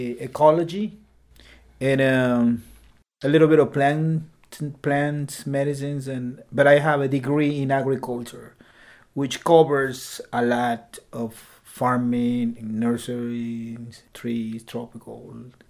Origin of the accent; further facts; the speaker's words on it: Peru; now in Greenport, United States; I am from Peru, and I immigrated here in 2004.